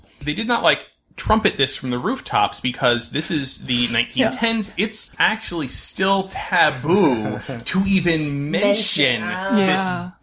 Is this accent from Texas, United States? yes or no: no; North Branford, Connecticut, United States; in my hometown of North Brantford, Connecticut.